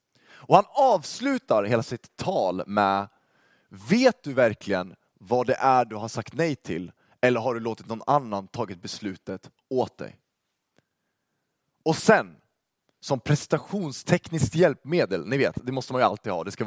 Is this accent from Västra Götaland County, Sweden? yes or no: no; Uppsala, Uppsala County, Sweden; typ där jag kommer från, Uppsala.